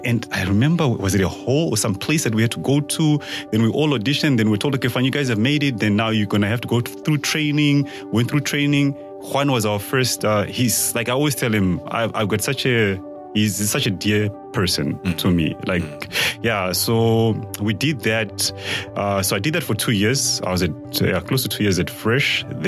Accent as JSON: {"language": "English", "country": "Zimbabwe", "tie": "born or raised there", "also_born_or_lived": "Namibia", "said": "So I am originally from Zimbabwe and I studied in Zim, like I did my grade one and grade two there. Then I moved to Namibia in the northern part of the country. So I did my grade three and four."}